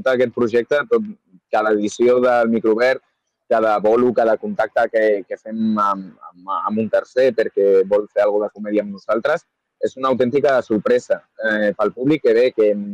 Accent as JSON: {"language": "Catalan", "town": "Tarragona", "region": "Catalonia", "country": "Spain", "said": "és molt guai per la gent que som de Tarragona, que sabem el que és sentir-se una mica menyspreat des de Barna"}